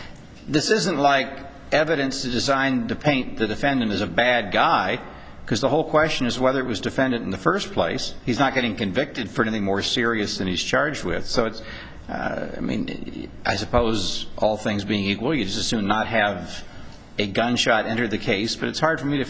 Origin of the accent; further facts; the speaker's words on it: Hawaii, United States; I'm from Hawaii. I know that we're talking hostile environment here.